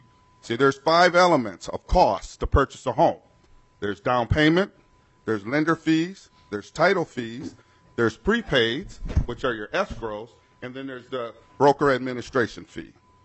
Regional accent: Minneapolis, Minnesota, United States; I'm a resident, or I am a Northsider, born and raised in North Minneapolis, went to Minneapolis North High

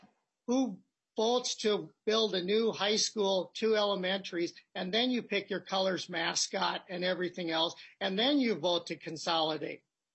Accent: Minnesota, United States; It's not like where I grew up in Southwest Minnesota. Flat farmland, build it there, you're good to go.

